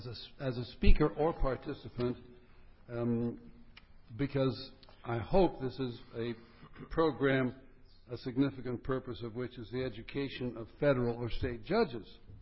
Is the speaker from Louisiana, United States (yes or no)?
no; California, United States; since I come from California